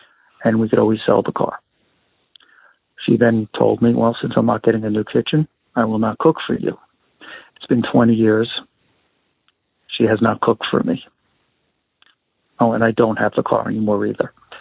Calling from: Florida, United States; I'm calling from South Florida.

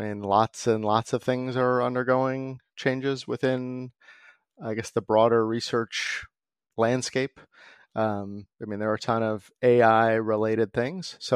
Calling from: Los Angeles, California, United States; Los Angeles, California.

